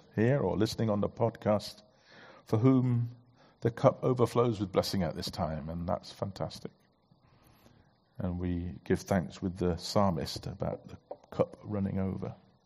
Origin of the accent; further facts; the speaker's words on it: Yorkshire and the Humber, United Kingdom; I love living in Yorkshire. Born in Yorkshire, so I'm technically a Yorkshireman, and I've lived here a lot, and I love it.